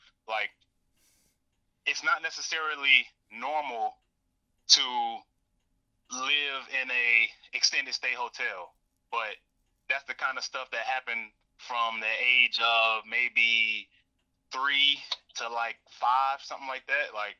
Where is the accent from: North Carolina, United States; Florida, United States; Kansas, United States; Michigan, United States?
North Carolina, United States; Charlotte; I grew up in Charlotte. I was more city. You know, I'm not like from a country town or nothing like that. I grew up in a neighborhood with plenty of kids.